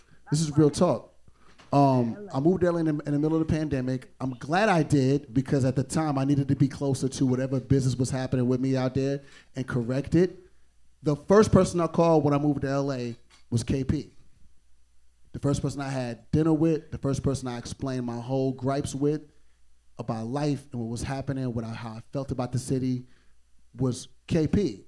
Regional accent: Miami, Florida, United States; born there; See, I was born in Miami, so I know the difference.

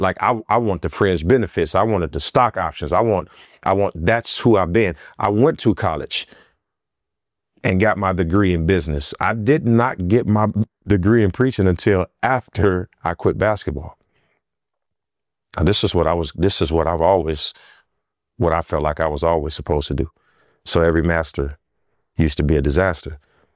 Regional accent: Gary, Indiana, United States; I'm from Gary, Indiana.

